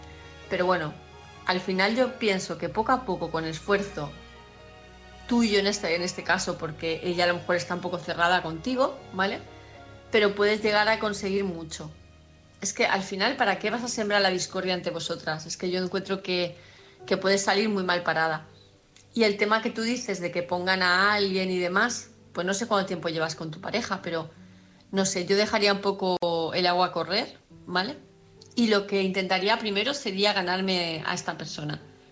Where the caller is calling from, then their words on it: Palma de Mallorca, Balearic Islands, Spain; de Palma de Mallorca